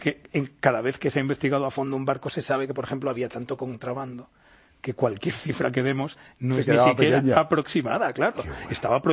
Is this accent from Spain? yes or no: yes; Segovia, Castile and León, Spain; Yo, como sabes, soy de Segovia, no tengo nada que ver con el mar